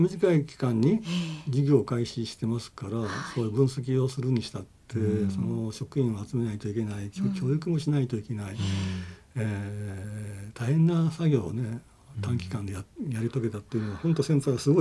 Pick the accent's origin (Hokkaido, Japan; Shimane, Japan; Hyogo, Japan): Hyogo, Japan; also born or lived in Chiba; 私は中1から、もともと兵庫県出身ですけど、はい、まあ、一時は千葉県にいたんですが、